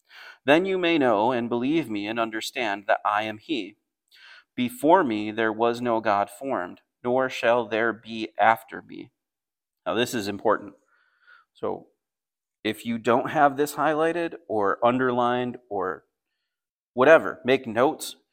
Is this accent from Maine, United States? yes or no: no; Palmyra, New York, United States; I come from Palmyra, which is the land where Joseph Smith started Mormonism, or the Church of the Latter-day Saints